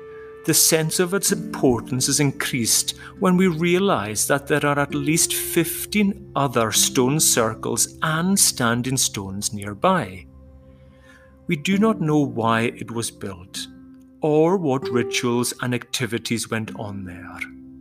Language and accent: English; Scotland, United Kingdom; Because I'm from Lewis